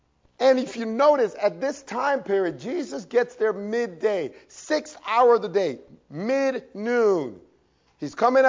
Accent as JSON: {"language": "English", "region": "New York", "country": "United States", "tie": "born or raised there", "said": "You see, I grew up in New York City, and in New York City, there was this conflict between the community and the police."}